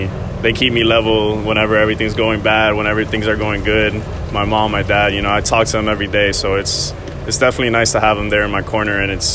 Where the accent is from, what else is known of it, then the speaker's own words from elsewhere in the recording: Miami, Florida, United States; I mean, the biggest thing about that was just I wanted to stay home, close to home.